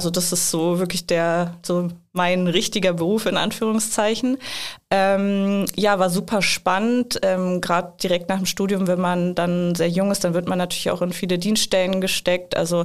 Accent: Thuringia, Germany; ich bin in Thüringen auf dem Bauernhof aufgewachsen

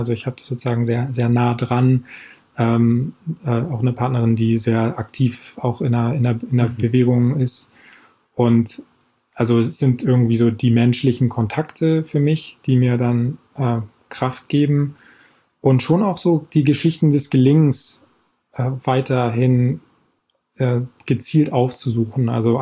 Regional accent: Germany; now in France; ich lebe in Frankreich, bin also sozusagen selbst als Deutscher hier. Meine Frau ist Argentinierin, wir beide sind sozusagen nicht in Frankreich, haben keinen französischen Pass

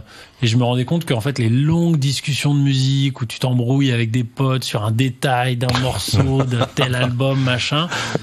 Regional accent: Normandy, France; je sais qu'on a tous les deux grandi en province. Moi, dans ma tête, je me disais, moi, j'ai grandi en Normandie.

